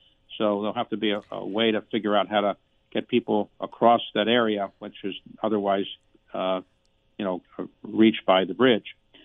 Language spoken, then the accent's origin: English; Baltimore, Maryland, United States; It wasn't actually built when I was growing up in Baltimore.